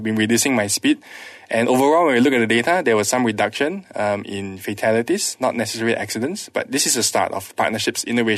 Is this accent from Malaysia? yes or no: yes; Malaysia; because I'm Malaysian. I tend to meet a lot more Malaysian companies, but just to help, you know, Malaysia along.